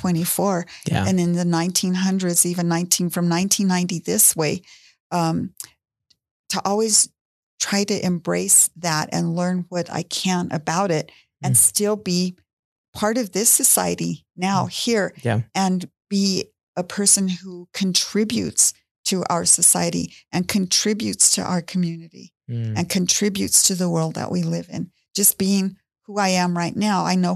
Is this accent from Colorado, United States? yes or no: yes; Pueblo, Colorado, United States; I want to do it here in Pueblo, in my hometown. I have 90 family members just from my dad down.